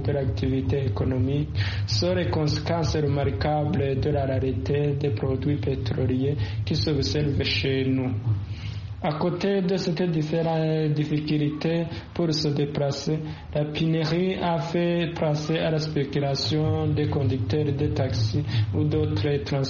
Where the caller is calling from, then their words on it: Bujumbura, Bujumbura Mairie, Burundi; qui vous appelle depuis Bujumbura au Burundi. Chez nous, au Burundi, c'est vraiment compliqué.